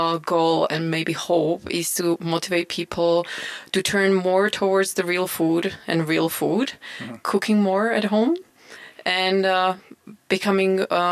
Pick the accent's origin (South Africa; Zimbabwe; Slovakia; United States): Slovakia; now in Canada; But before I moved to Canada, as I'm from Slovakia, I never actually appreciated great food and great produce we having